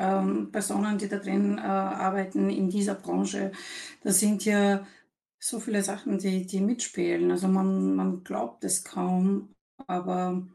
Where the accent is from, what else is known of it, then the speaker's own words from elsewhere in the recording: Bulgaria; moved away as an adult; now in Austria; Ich komme aus Bulgarien, bin 2000 nach Österreich gezogen, um Maschinenbau zu studieren, Kfz-Technik.